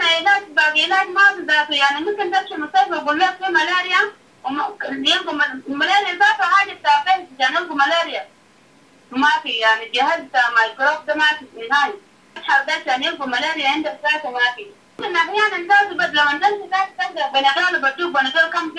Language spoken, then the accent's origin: Arabic; Khartoum, Sudan; نحن جايين من الخرطوم